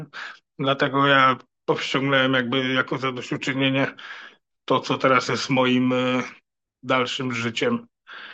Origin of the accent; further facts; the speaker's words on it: Koszalin, West Pomeranian Voivodeship, Poland; ja pochodzę z Koszalina, to tam było Mielno, te nadmorskie klimaty